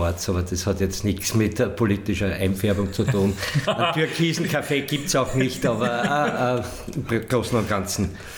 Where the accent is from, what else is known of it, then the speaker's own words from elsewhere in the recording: Weitra, Lower Austria, Austria; auch meine Heimatstadt Weitra gegen Pfaffenschlag oder solche Dörfer nicht.